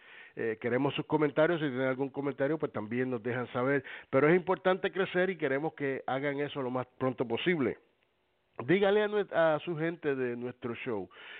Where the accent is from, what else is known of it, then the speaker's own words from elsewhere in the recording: Puerto Rico; como boricua que somos, pues tenemos que hacerlo, tenemos familia que vive allá y que está sufriendo y que va a sufrir más si la cosa se pone peor en Puerto Rico.